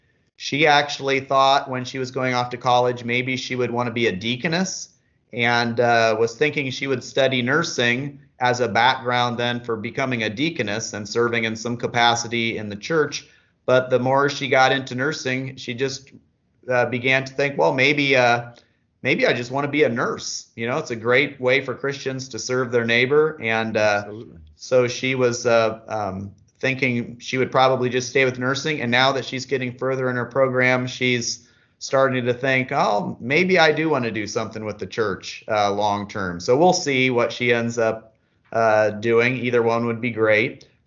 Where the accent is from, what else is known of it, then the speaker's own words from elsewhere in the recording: Iowa, United States; We're both from Iowa originally, and met in college.